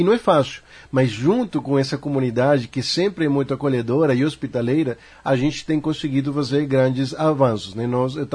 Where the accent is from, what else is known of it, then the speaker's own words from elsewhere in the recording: Venezuela; Portuguese is a second language; eu como venezuelano posso afirmar isso